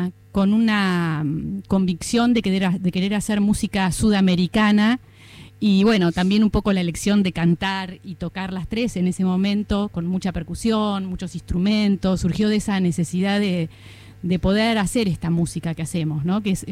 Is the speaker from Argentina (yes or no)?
yes; Azul, Buenos Aires Province, Argentina; Yo soy de la ciudad de Azul y en el año 88 me fui a estudiar a La Plata, en la carrera de música